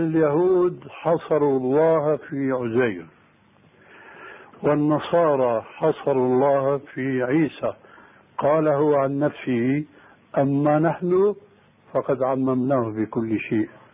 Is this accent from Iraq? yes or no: no; Syria; لكن نوبات مستعملة عندنا في سوريا وهي انسب لهم